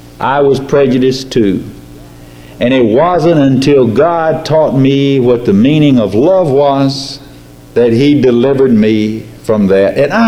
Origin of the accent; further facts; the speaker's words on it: Alabama, United States; Now, I can say that I'm not from New Jersey. I'm not from Iowa. I am more south in the mouth than you are. I'm from South Alabama.